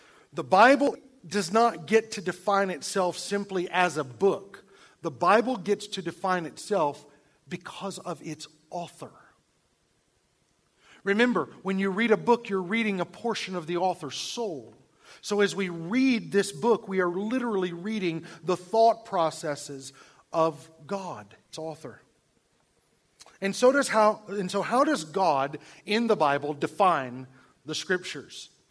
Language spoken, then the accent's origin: English; Georgia, United States; born there; I don't know. I was born in Georgia.